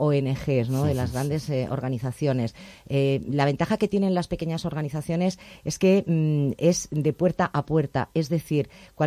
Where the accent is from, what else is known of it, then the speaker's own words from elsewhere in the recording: Elche, Valencian Community, Spain; Bueno, todos somos de Elche